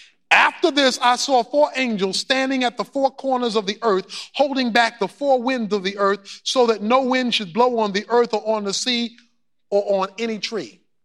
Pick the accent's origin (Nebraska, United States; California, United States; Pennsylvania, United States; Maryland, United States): Maryland, United States; Baltimore; born or raised there